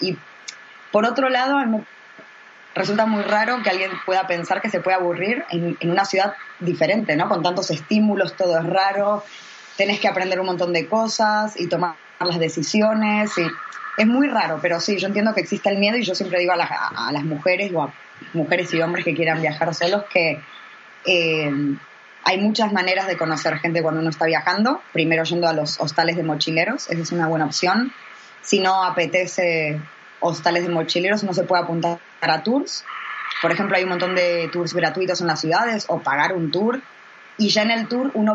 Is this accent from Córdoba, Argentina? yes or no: no; Buenos Aires, Argentina; Porque yo me crié en Buenos Aires.